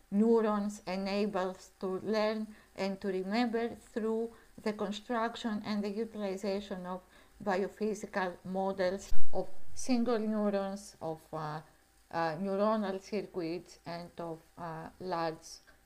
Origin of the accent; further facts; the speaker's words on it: Crete, Greece; English is a second language; also born or lived in Heraklion; now in Berlin, Germany; the last 10 years before I came here in Berlin for my PhD. And I'm also from Crete, from Greece. Yeah, I'm a bit crazy. I'm a bit Mediterranean personality